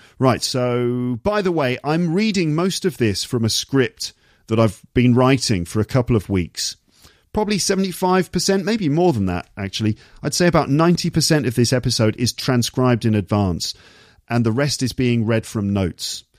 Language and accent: English; England, United Kingdom; That's my kind of weather because I'm from England.